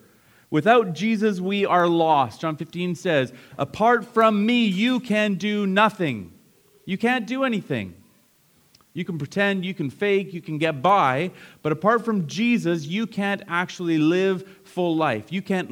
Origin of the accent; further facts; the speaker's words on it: Canada; Sometimes we are so Canadian that we're so polite that we don't want to speak out loud.